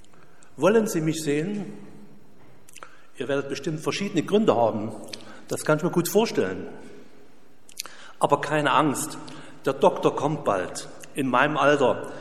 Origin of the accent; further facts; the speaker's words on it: Chemnitz, Saxony, Germany; aus Chemnitz zum Beispiel, ja, meine Heimat.